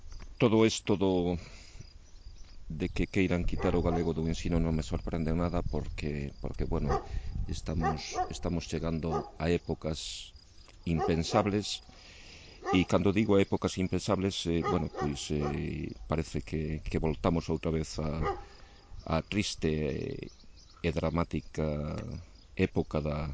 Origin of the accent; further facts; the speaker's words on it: Galicia, Spain; A verdade é que o rexeito totalmente como cidadán galego que son e defensor da nosa lingua